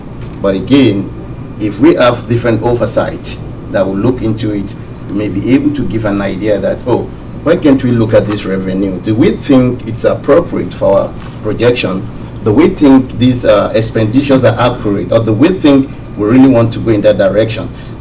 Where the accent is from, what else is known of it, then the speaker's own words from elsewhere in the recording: Nigeria; moved away as an adult; now in United States; I'm originally from Nigeria. I came to the state about almost 12 years ago.